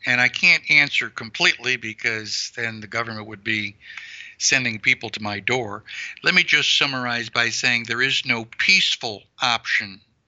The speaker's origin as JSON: {"language": "English", "region": "Texas", "country": "United States", "said": "I come from Texas, and to us, the Alamo is not just a monument to go and visit."}